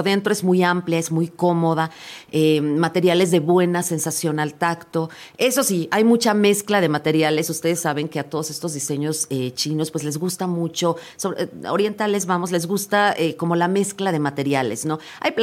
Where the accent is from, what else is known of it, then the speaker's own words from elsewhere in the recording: Mexico; como mexicanos comprometidos con halagar a la gente que viene a vernos